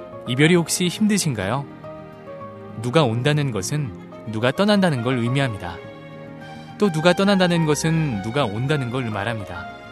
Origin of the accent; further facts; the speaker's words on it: Seoul, South Korea; 저는 따뜻한 서울 남자